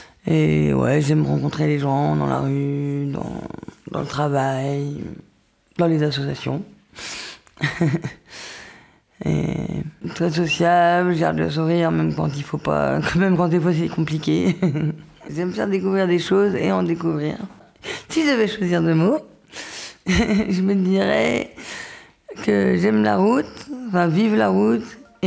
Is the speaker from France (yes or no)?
yes; Pays de la Loire, France; J'ai grandi, je viens de la campagne, je viens de la Mayenne, la campagne. J'ai grandi avec mes parents et mes deux frères jusqu'à l'âge de mes 6 ans. Et j'étais à la campagne, je vivais au milieu des animaux.